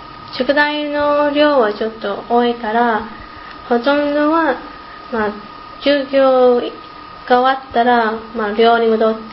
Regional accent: Hawaii, United States; Japanese is a second language; 私の出身はハワイだから、高校の時日本語を勉強始めて、それでずっと4年間を勉強しました。

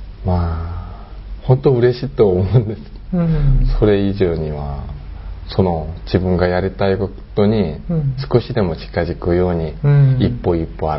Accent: South Korea; Japanese is a second language; now in Japan; あ、韓国です。

